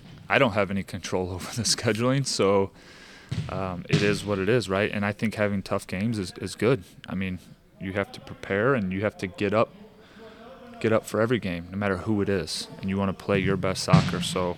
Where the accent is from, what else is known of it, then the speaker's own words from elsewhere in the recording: St. Louis, Missouri, United States; but a few people just knowing I'm from St. Louis have been, hey, have you seen that Sporting game?